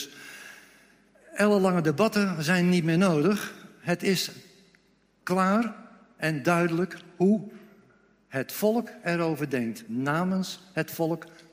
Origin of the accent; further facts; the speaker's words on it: Almere, Flevoland, Netherlands; Ik kom uit Almere.